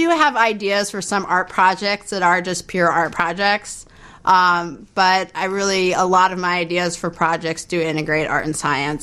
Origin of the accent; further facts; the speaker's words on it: San Francisco, California, United States; I actually, well, growing up in San Francisco, I was exposed to art and science.